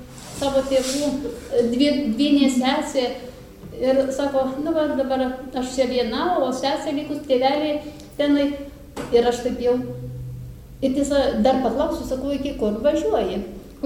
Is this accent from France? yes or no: no; United States; Lithuanian is a second language; now in Lithuania; aš sakau, manau, kad nevietinė, iš kažkur atvykau, taip, sakau, aš iš Amerikos.